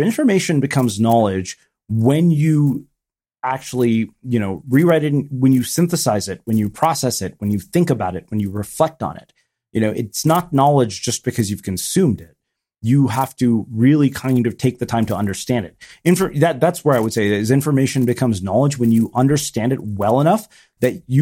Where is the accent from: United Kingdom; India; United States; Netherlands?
India; The fact that like I'm Indian and I can't say that with 100% certainty just proves our point.